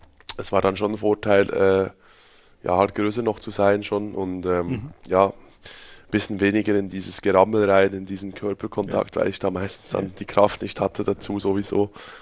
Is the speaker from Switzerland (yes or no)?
yes; Switzerland; now in Germany; bei uns in der Schweiz